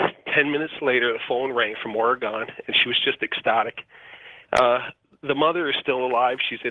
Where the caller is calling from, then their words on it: Newmarket, Ontario, Canada; I'm calling from just north of Toronto, Newmarket, Ontario.